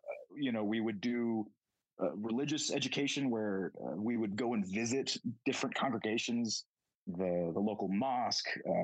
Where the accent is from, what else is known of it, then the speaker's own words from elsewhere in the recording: Lawrence, Kansas, United States; Yeah, so I grew up in Lawrence, Kansas, which is a kind of a liberal college town, blue dot, red state sort of situation.